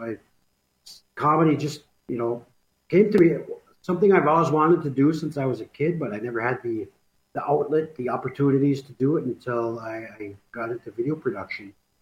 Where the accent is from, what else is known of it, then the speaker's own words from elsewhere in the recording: Red Lake, Minnesota, United States; growing up in Red Lake, I didn't really have very many opportunities, you know, coming out of high school.